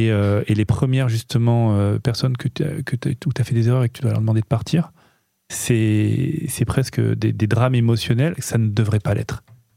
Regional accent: Nice, Provence-Alpes-Côte d'Azur, France; Non, ben non, on est niçois.

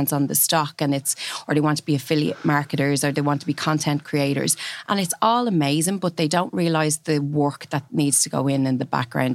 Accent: Dublin, County Dublin, Ireland; as I said, I'm from Dublin 7. I don't have the typical D4 accent or anything like that.

